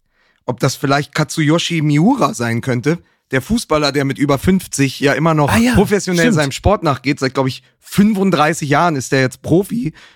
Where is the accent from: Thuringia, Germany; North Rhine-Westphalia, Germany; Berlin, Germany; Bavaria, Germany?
Berlin, Germany; ich wohne im Wedding als Berliner